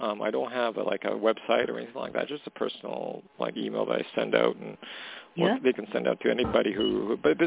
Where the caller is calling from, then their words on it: Canada; I'm calling from Canada.